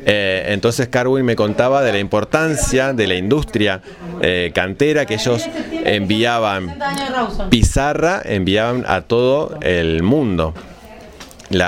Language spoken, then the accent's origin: Spanish; Trelew, Chubut, Argentina; born there; yo soy nacido en Trelew, que está hermanado con Carnarvon